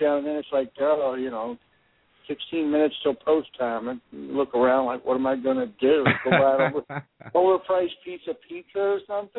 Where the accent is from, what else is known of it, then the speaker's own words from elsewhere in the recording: Kentucky, United States; I'm sorry. I'm from Kentucky.